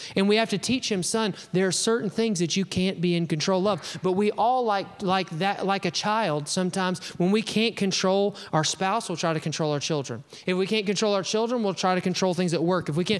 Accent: Alabama, United States; I'm gonna slaughter this because I'm from Alabama

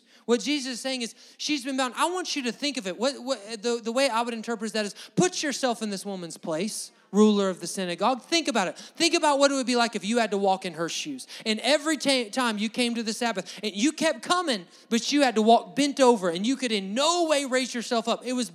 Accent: Alabama, United States; For the most of us, because we grew up in Alabama, you probably grew up going to church at least somewhat regularly.

